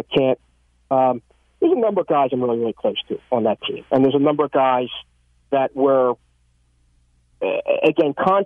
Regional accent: Philadelphia, Pennsylvania, United States; from South Philly. South Philly roots.

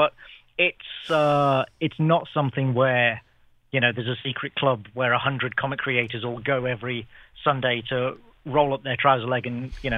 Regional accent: England, United Kingdom; You must remember, I grew up in England

